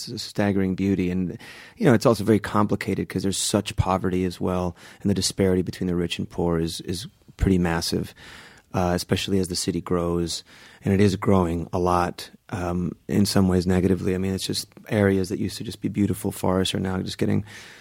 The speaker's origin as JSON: {"language": "English", "town": "Kendall", "region": "Florida", "country": "United States", "tie": "born or raised there", "also_born_or_lived": "Palm Beach", "said": "So yeah, mostly South Florida. I was in Kendall, and then I went to high school in Palm Beach."}